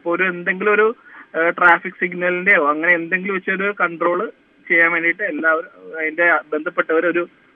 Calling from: Aluva, Kerala, India; ഞാൻ ആലുവയിൽ നിന്നാണ് വിളിക്കുന്നത്.

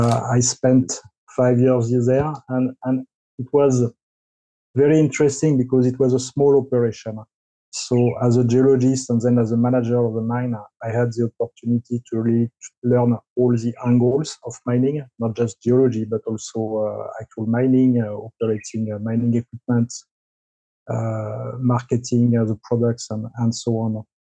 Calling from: Maputo, Maputo City, Mozambique; I'm in Maputo.

